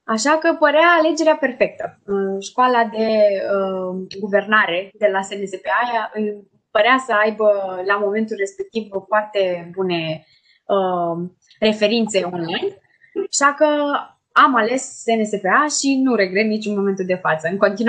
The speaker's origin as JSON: {"language": "Romanian", "town": "Târgu Jiu", "region": "Gorj County", "country": "Romania", "said": "pentru că eu sunt din Târgu Jiu"}